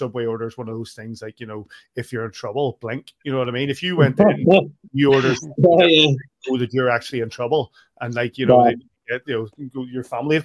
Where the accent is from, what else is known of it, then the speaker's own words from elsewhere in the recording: Belfast, Northern Ireland, United Kingdom; I used to get the number 14 bus from Castle Street up there, and I always because I grew up in Anderson's Town, I just got off.